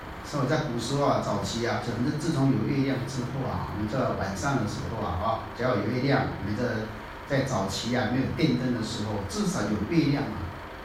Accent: Taiwan

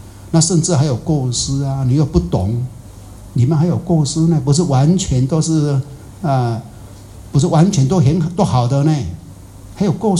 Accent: Taiwan; 我台湾人说

